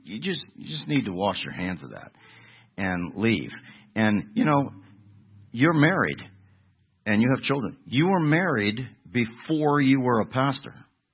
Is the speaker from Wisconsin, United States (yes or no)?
no; Pennsylvania, United States; accent: Pittsburghese; I'm getting my Pittsburghese in check, my accent in check.